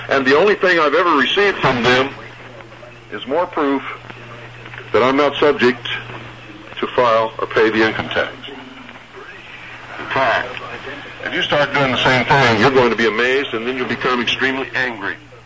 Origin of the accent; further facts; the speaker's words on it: United States; I'm an American patriot. My whole life has been devoted to service to my country.